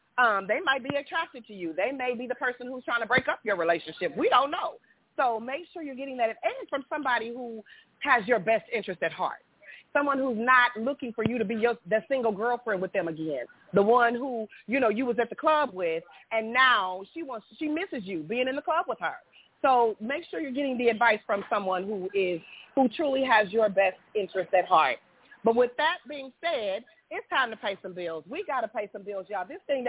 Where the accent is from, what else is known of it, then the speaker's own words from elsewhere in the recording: Indiana, United States; I'm from Indiana, so I don't know.